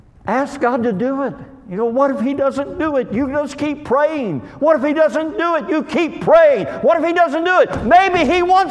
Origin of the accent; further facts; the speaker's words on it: LaGrange, Kentucky, United States; I was from LaGrange.